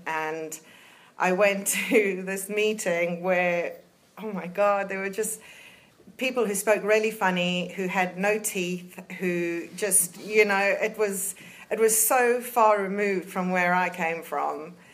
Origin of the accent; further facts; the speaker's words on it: England, United Kingdom; They knew I came from England, you know, that was it.